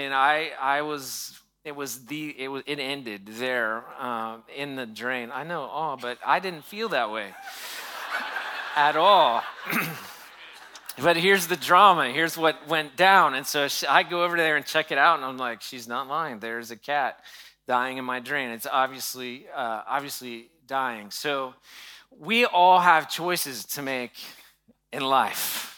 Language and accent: English; Tennessee, United States; And so that's growing up in Tennessee, that's where you get it.